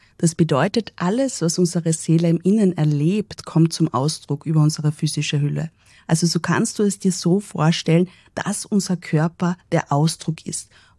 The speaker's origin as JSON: {"language": "German", "region": "Carinthia", "country": "Austria", "said": "die Kombination gerade bei uns in Kärnten"}